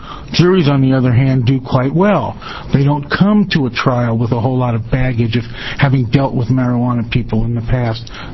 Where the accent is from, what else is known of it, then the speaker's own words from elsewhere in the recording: Eugene, Oregon, United States; I'm an attorney from Eugene